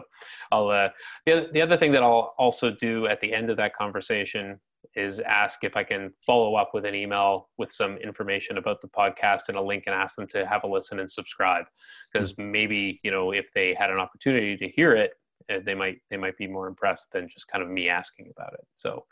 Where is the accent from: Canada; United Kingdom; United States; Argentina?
Canada; I'm from Canada because often we're prospecting into the US